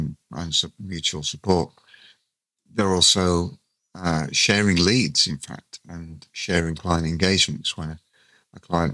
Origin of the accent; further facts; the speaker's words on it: Gibraltar; I've been asked in my home country of Gibraltar. I live in Gibraltar in the Mediterranean.